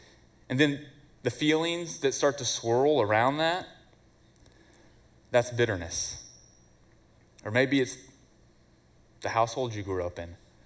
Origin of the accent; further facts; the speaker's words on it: Wichita Falls, Texas, United States; I was born and raised in Wichita Falls, and so we knew that pretty well in Wichita Falls.